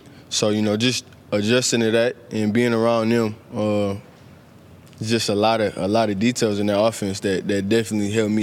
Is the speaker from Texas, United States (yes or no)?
yes; Texas, United States; I'm from Texas, so grew up a Houston Texan fan, Dallas Cowboy fan.